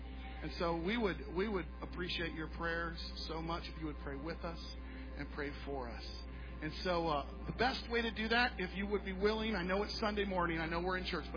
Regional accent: Alaska, United States; We grew up in Alaska. We love coffee.

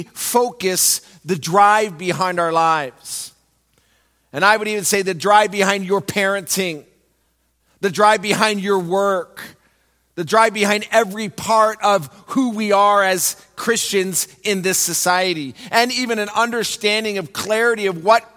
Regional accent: Central Region, Uganda; English is a second language; now in United States; In Uganda, we have many kingdoms. I belong in the Buganda kingdom.

